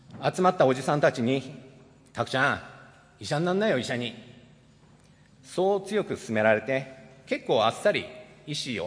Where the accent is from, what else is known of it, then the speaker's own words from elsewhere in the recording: Nakashibetsu, Hokkaido, Japan; 私は1967年10月20日北海道の中標津町という酪農の町で生まれ育ちました。